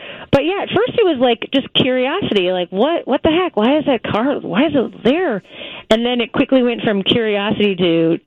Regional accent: La Grange Park, Illinois, United States; And I'm from LaGrange Park.

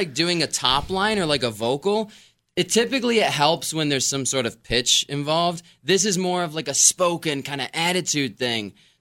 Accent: Rochester, New York, United States; but I'm here in the studio in Rochester. I grew up here.

